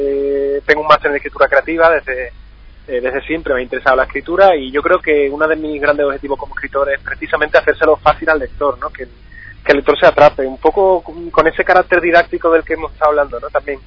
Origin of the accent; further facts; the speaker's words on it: Rota, Andalusia, Spain; veranea, él tiene una casa de veraneo en Rota, en mi pueblo, y tuve la oportunidad, moviendo algunos hilos aquí en Rota con amigos comunes, de poder entrevistarlo